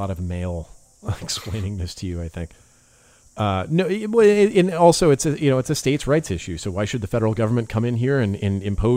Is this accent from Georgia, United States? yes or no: no; California, United States; There are so many people I grew up with in California who I never would have suspected smoked weed.